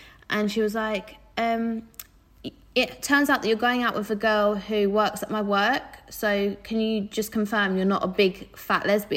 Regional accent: Southend, East of England, United Kingdom; So growing up, like I grew up in Southend

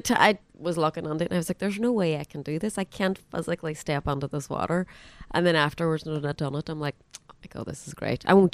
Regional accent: Derry, Northern Ireland, United Kingdom; now in Ireland; Well, I am from Derry, that'll always be home. But we have a place in Donegal

